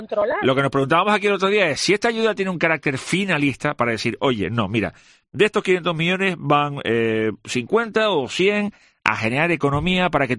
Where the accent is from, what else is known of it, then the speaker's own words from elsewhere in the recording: Canary Islands, Spain; a mí como canario.